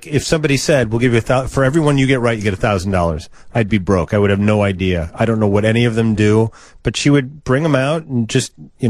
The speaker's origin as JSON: {"language": "English", "town": "Oak Forest", "region": "Illinois", "country": "United States", "tie": "born or raised there", "said": "when I grew up in Oak Forest, there was a house a couple of blocks away"}